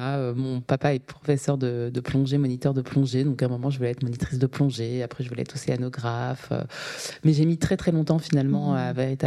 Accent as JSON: {"language": "French", "town": "Bondy", "region": "Île-de-France", "country": "France", "tie": "born or raised there", "said": "je suis mariée, j'ai deux enfants de 4 et presque 10 ans. Je viens de Bondy et j'ai grandi, j'ai fait toute ma scolarité dans ce contexte."}